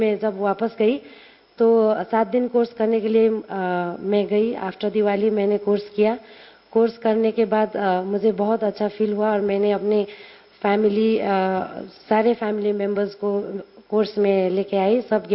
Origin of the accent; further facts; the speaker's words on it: Nepal; मैं नेपाल से हूँ और नेपाल धरान में स्थित BP Koirala institute of health sciences में पैथोलॉजिस्ट के पोस्ट दौर से काम करती हूँ।